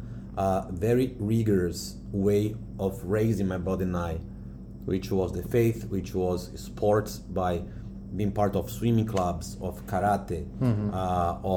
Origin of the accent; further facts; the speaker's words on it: Brazil; English is a second language; I was born in Brazil, I grew up in Brazil, and I've been raised by a single mother.